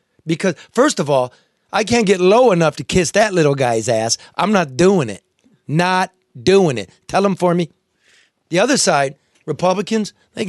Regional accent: New York City, New York, United States; You know, I'm a New Yorker, and I went to Times Square to that recruitment center

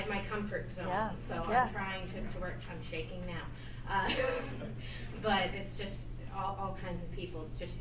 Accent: Ohio, United States; born there; now in Texas, United States; I was born in Ohio.

